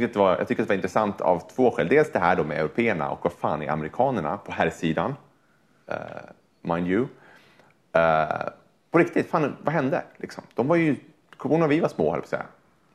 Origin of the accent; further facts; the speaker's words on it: Sweden; Ja, nej, men jag är ju rikssvensk, jag kan ju lite bättre svenska.